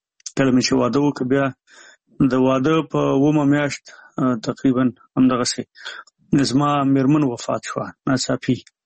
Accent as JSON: {"language": "Pashto", "region": "Nangarhar", "country": "Afghanistan", "tie": "born or raised there", "said": "زمونږ کلی د دغه نه ډېر لرې دی د جلال آباد نه د ښار نه چې 15 کیلومتره یو خوا"}